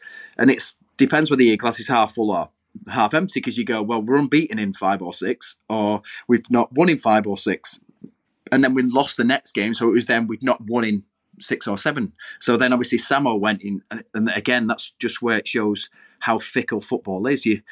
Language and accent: English; Stockport, North West England, United Kingdom; weirdly enough, I'm from Stockport, but there's a group of friends